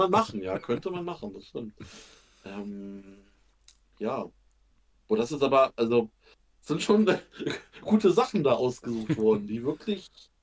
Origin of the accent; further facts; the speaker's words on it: Schwarzenbeck, Schleswig-Holstein, Germany; Ich komme aus dem schönen Schwarzenbeck, was ich sag immer in der Nähe von Hamburg, Hamburger Umkreis. So 40 Kilometer von Hamburg.